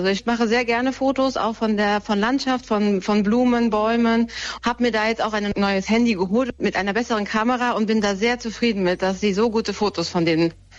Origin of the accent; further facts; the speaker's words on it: Andernach, Rhineland-Palatinate, Germany; Ich komme zwar aus Andernach, das ist richtig, aber ich habe das in Koblenz aufgenommen.